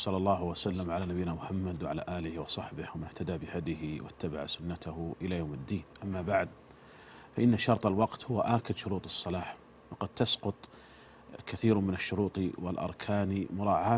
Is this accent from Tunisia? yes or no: no; Saudi Arabia; وعندنا في المملكة العربية السعودية